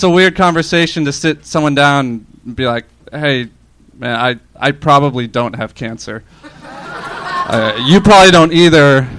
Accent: Orlando, Florida, United States; Florida, Orlando, Florida.

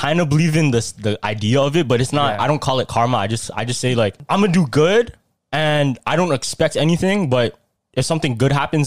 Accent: Philippines; I'm like, no, I'm actually Filipino.

